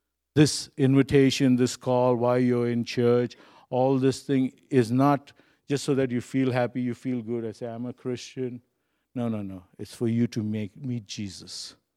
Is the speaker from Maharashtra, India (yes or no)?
yes; Mumbai, Maharashtra, India; I grew up in Bombay, right? And so we had a colony, and so we had like 5 buildings facing each other, right? And we lived on the 3rd story.